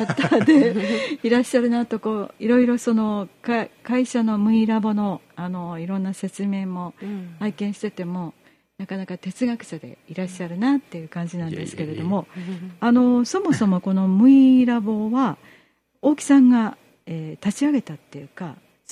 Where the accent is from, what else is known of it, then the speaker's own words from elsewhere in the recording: Gifu, Japan; 私岐阜生まれ岐阜育ち